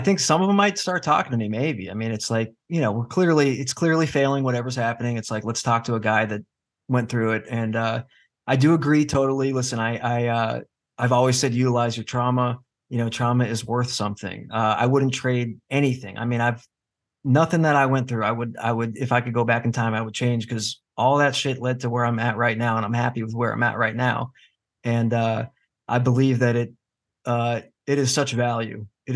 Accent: California, United States; I was raised in California.

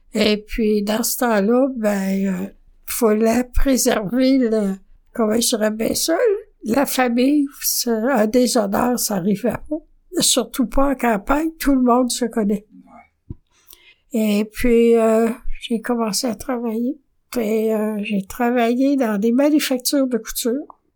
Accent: Lac-Mégantic, Quebec, Canada; Je suis originaire de Mégantic.

